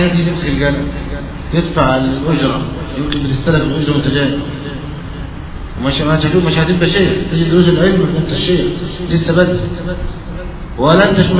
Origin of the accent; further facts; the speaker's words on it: Beheira, Egypt; عندنا في البحيرة لا شك